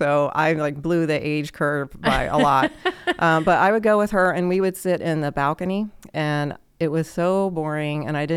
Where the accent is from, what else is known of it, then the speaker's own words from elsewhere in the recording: Rockville, Maryland, United States; I'm from Maryland. I grew up in Rockville.